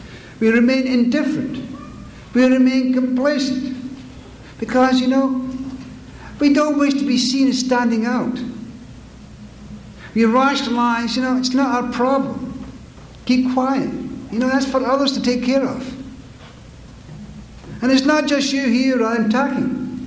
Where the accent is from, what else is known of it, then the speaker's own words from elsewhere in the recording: Scotland, United Kingdom; I want to also be positive, which is not easy being a Scot.